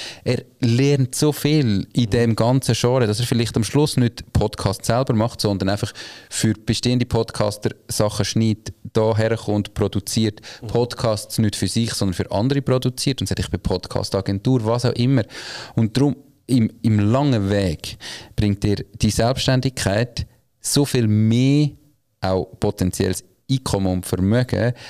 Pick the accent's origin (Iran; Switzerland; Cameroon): Switzerland; Es ist jetzt auch gerade als Schweizer utopisch, das Gefühl zu haben, ich kann etwas anbieten.